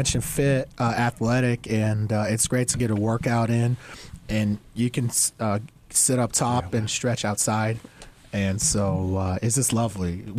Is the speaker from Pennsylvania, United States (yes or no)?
no; Houston, Texas, United States; And I recently had a client back in Houston, my hometown